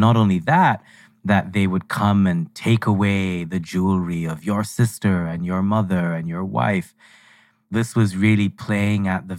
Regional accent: India; because I grew up in India

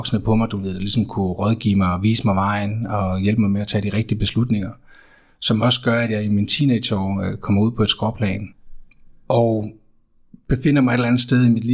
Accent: Odense, Region of Southern Denmark, Denmark; højskolen ligger i Kolding, og jeg er fra Odense, så flytter jeg tilbage til Odense

